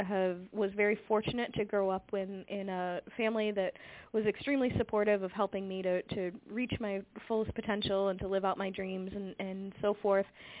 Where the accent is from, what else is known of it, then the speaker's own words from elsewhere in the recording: Boston, Massachusetts, United States; I was very fortunate growing up in the Boston area